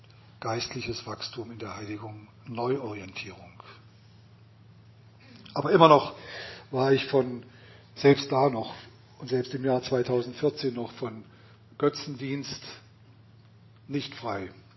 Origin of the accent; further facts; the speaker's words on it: East Germany, Germany; Habe dann dort im Untersuchungshaft gesessen in West-Berlin als Ostdeutscher.